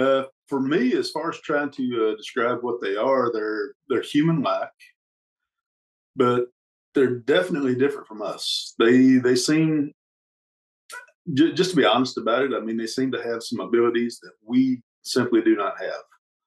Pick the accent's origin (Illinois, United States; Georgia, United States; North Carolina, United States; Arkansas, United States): Arkansas, United States; I'm from Southwest Arkansas. Been here all of my life.